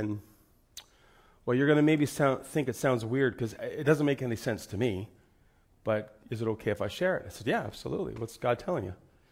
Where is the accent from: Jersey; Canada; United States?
Canada; Kapuskasing, Ontario; from Northern Ontario. Small Kapuskasing, Ontario.